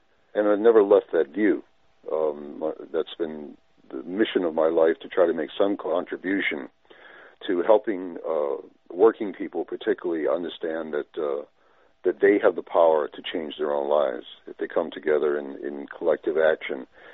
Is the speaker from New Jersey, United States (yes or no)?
no; Boston, Massachusetts, United States; I grew up in Boston. That was the center of political fervor.